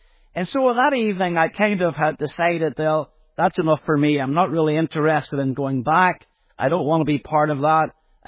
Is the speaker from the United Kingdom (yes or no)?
yes; Belfast, Northern Ireland, United Kingdom; I was brought up in Belfast, in North Belfast, in the Ballysillan area of North Belfast. If you're familiar with Ballysillan, I'm sure some of you would be. I was brought up in a Presbyterian home, a Protestant home, although it wasn't a Christian home in any sense.